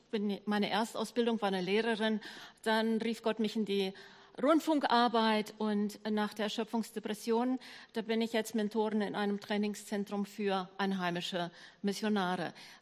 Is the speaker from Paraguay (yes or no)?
yes; Paraguay; Paraguay ist mein Heimatland